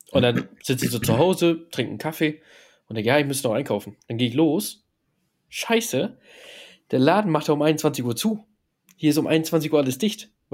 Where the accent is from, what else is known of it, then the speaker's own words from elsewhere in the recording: Stuttgart, Baden-Württemberg, Germany; Wir kommen ja aus Stuttgart.